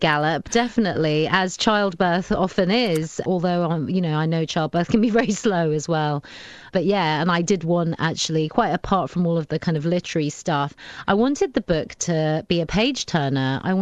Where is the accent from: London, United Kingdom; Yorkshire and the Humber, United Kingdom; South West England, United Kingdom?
London, United Kingdom; I'm a second generation Indian. I'm a Londoner